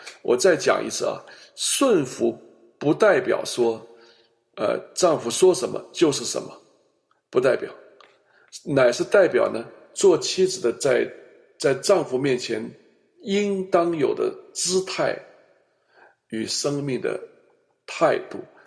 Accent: China; 那这个就有点像我们中国人了

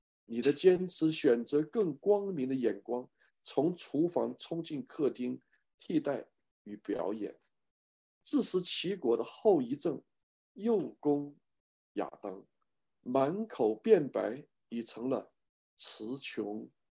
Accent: China; 你也很难逃避我们中国人这个 文化上的捆绑

